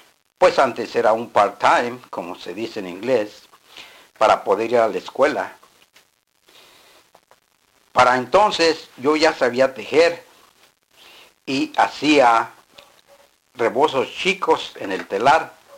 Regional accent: Moroleón, Guanajuato, Mexico; Pero yo sabía que allí en mi pueblo no podía tenerlo. Cumplí 18 años, edad en que en México se es mayor de edad, y me inscribí para dar mi servicio militar obligatorio ahí en Moroleón por un año

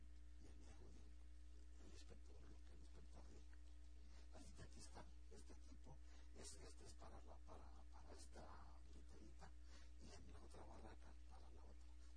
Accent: Mexico; moved away; Yo soy de México. Pero aquí vivo, soy el residente, mi residente.

